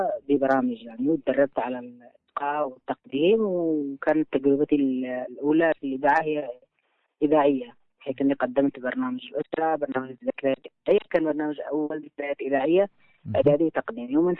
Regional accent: Tihama, Yemen; accent: Tihami; بحكم أننا يعني تربيت وترعرعت في تهامة، وكان عندي كثير يعني من إتقان باللهجة التهامية

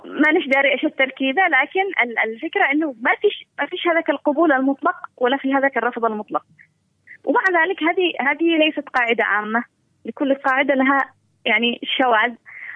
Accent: Yemen; أنا كمرأة يمنية موجودة في المجتمع اليمني،

